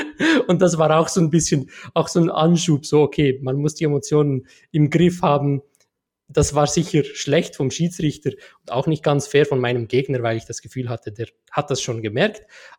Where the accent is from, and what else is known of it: Switzerland